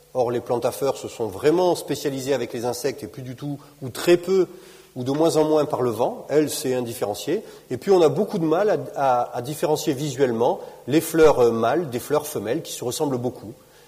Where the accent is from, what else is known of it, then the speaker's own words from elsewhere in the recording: Southern France, France; Je viens du sud de la France, c'est un problème très connu, les incendies de forêt, de garrigues